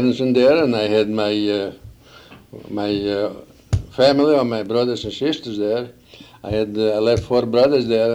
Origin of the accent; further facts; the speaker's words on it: Lithuania; born there; English is a second language; moved away; I was born in 1893 in Lithuania.